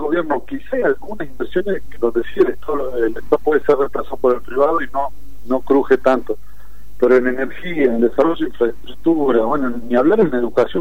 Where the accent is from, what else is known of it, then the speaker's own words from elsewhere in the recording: Argentina; me parece que nos aleja de lo que somos los argentinos, que la mayoría somos hijos y nietos de inmigrantes que vinieron